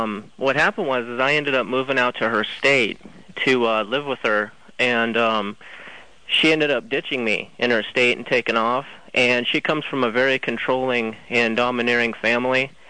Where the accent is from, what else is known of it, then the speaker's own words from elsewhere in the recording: Texas, United States; Texas, actually.